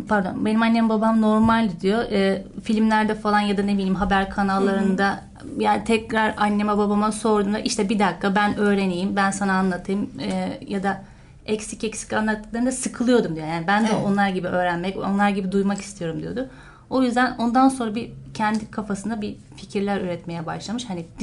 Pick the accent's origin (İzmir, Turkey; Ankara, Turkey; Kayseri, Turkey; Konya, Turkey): İzmir, Turkey; born there; 4 Mayıs 1961 İzmir doğumluyum.